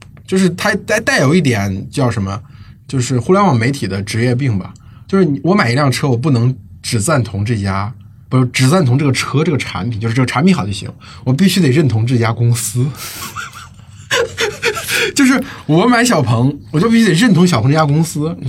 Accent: China; 我们中国人对于北欧有一种崇拜嘛

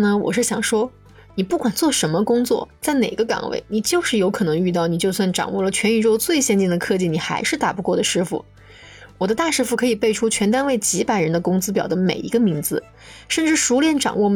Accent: Sichuan, China; accent: Sichuanese; 就喊他们也是用我们四川话说的，就是娘娘们，

